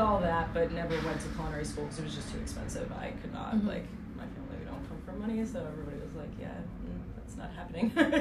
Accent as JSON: {"language": "English", "town": "Queens", "region": "New York", "country": "United States", "tie": "born or raised there", "said": "So I just stayed in New York. But anyway, so yeah, I grew up in Queens"}